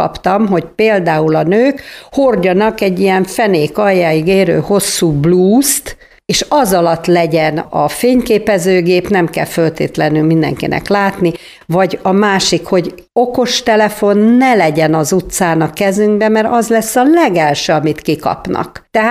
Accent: Hungary; én nem szenyóra vagyok, hanem egy magyar asszony. És aztán, mikor megtudták, hogy magyarok vagyunk

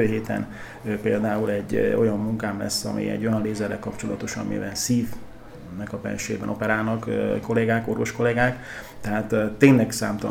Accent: Mélykút, Bács-Kiskun, Hungary; Egyébként mélykúti származású vagyok, ott nevelkedtem, általános iskolát ott végeztem.

